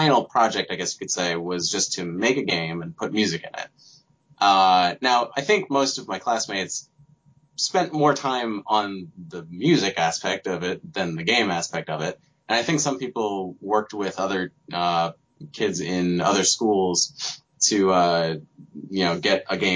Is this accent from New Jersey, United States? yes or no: yes; New Jersey, United States; Yeah, the company's in New Jersey as well. My hometown is like probably half an hour from the company.